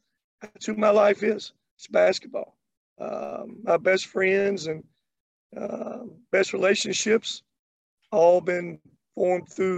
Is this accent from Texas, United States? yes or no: no; Kentucky, United States; I grew up in Kentucky. I grew up just not in Kentucky, but out in the country.